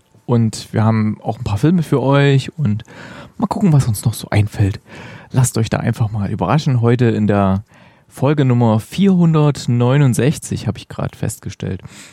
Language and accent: German; East Germany, Germany; Vielleicht ist es so ein Ding, weil bei uns im Osten damals, da liefen sehr viele französische Komödien mit Pierre Richard im Kino.